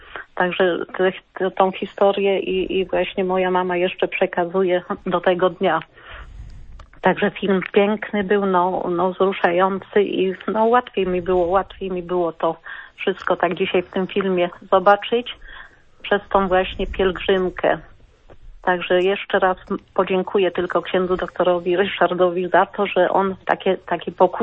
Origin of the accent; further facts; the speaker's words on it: Świętokrzyskie Voivodeship, Poland; my pochodzimy ze Świętokrzyskiego koło Wiślicy